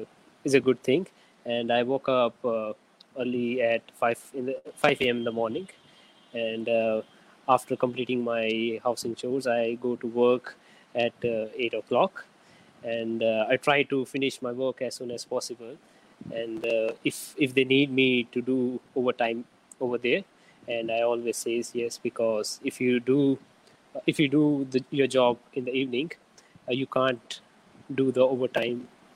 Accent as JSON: {"language": "English", "country": "India", "second_language": "English", "said": "I'm from India."}